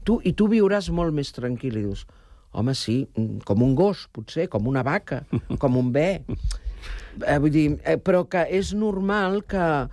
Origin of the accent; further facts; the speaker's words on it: Sant Cugat, Catalonia, Spain; perquè és el meu poble i a Sant Cugat sí que el faig.